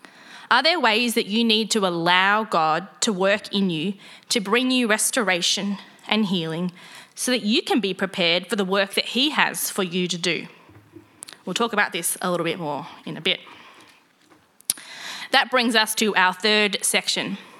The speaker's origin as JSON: {"language": "English", "town": "Warrandyte", "region": "Victoria", "country": "Australia", "tie": "born or raised there", "said": "I grew up in Warrandyte, where there are lots of trees, and we had frequent power outages."}